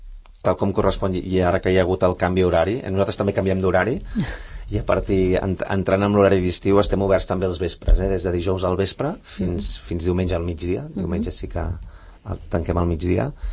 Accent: Barcelona, Catalonia, Spain; i donat que som barcelonins

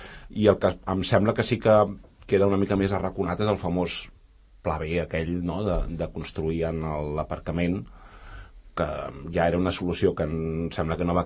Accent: Barcelona, Catalonia, Spain; Jo vinc de Barcelona

